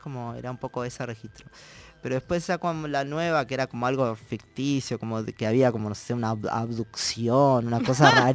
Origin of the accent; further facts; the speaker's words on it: Uruguay; Yo soy de Uruguay. Entonces Uruguay es un país laico hace mucho tiempo.